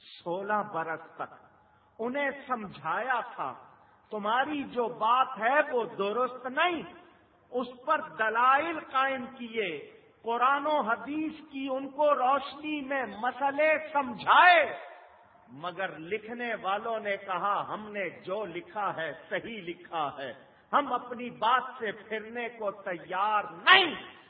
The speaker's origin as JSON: {"language": "Urdu", "town": "Karachi", "region": "Sindh", "country": "Pakistan", "tie": "born or raised there", "said": "میں اسی کراچی میں پلا بڑا ہوں"}